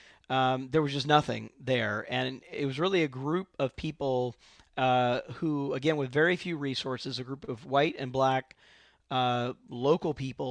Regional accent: Mississippi, United States; So I'm from Mississippi, and deeply moving what's going on in Mississippi.

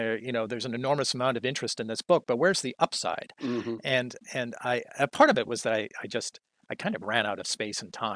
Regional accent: Vancouver Island, British Columbia, Canada; I had an opportunity to bring my family back to Vancouver Island, to my hometown.

